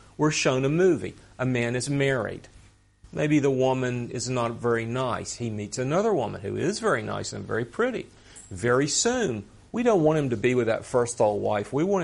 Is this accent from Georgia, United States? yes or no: yes; Atlanta, Georgia, United States; I'm from Atlanta, Georgia. The most famous book ever to come out of Atlanta, Georgia is a book called Gone with the Wind.